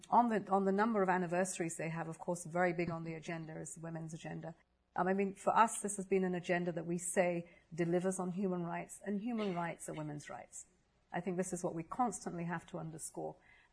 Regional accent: Nigeria; I come from Nigeria.

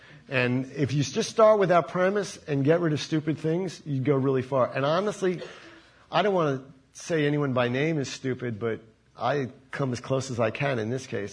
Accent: United States; I mean, as an American, I was dismayed in two ways.

